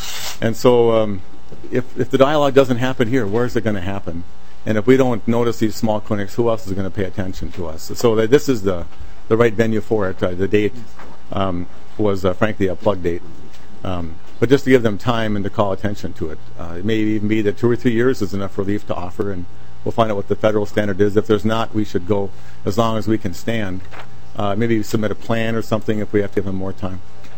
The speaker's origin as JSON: {"language": "English", "town": "Anoka", "region": "Minnesota", "country": "United States", "said": "I'm from Anoka."}